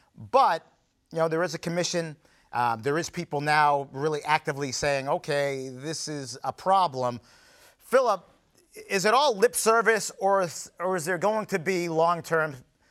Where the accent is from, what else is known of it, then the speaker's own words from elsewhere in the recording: Peabody, Massachusetts, United States; I mean, I grew up in Peabody. There were no Confederates.